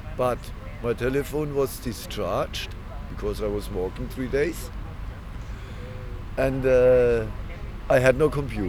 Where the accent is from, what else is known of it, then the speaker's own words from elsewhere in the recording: Germany; English is a second language; also born or lived in Bristol; Germany. Originally, I'm from Germany. I lived in Bristol 3 years, from 2012 to 2015. I have a son there.